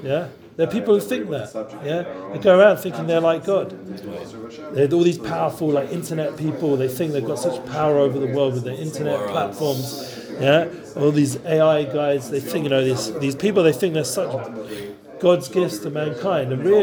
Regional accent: England, United Kingdom; I need to work on this, because I'm English.

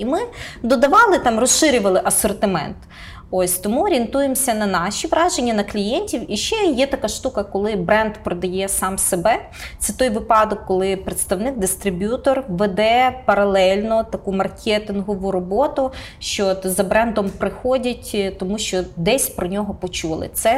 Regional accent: Rivne, Rivne Oblast, Ukraine; я сама із Рівної, це просто починається така фобія провінціала

